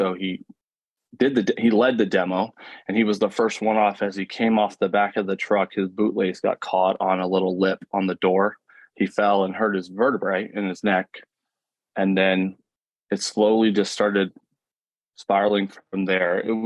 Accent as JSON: {"language": "English", "town": "Orlando", "region": "Florida", "country": "United States", "said": "I'm from Orlando, Florida. I grew up with the all-American family."}